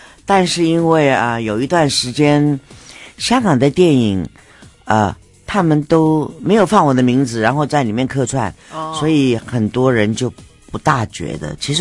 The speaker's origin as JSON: {"language": "Chinese", "country": "Taiwan", "tie": "born or raised there", "also_born_or_lived": "Hong Kong"}